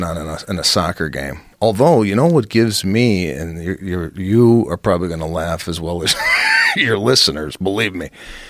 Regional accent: Chicago, Illinois, United States; He's from New York. I'm from Chicago.

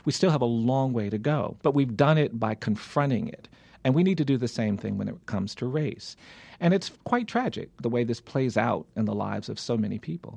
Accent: Montgomery, Alabama, United States; We've got 59 markers and monuments to the Confederacy in my hometown of Montgomery, and nary a word about slavery.

